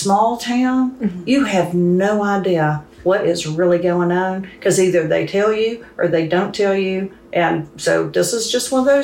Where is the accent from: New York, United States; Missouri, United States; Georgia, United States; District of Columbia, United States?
Georgia, United States; Marietta; For years, when somebody, where are you from? I would say 20 miles north of Atlanta. And just the fact, I have not adjusted to the fact that people know where Marietta is.